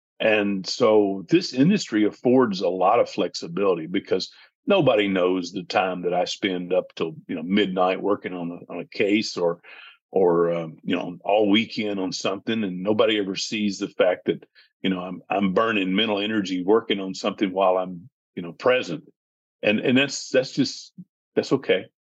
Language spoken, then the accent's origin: English; the South, United States; now in Montana, United States; I grew up in the South. I was in the South all my life. I came out West when I was 25 years old